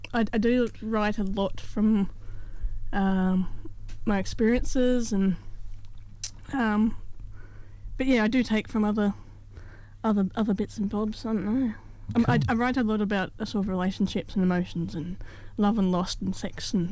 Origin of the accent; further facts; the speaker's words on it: Byron Bay, New South Wales, Australia; also born or lived in Gold Coast; Born in the Gold Coast, then grew up in Byron, and then migrated up here because it was the closest, safest